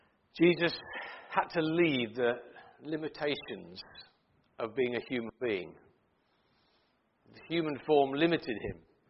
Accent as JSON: {"language": "English", "region": "East Midlands", "country": "United Kingdom", "tie": "born or raised there", "said": "because we had a very good Sunday school in our little village where I grew up in Leicestershire."}